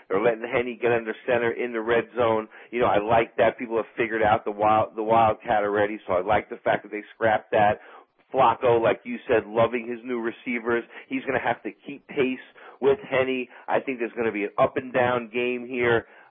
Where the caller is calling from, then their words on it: New York, United States; I'm calling you from New York right now.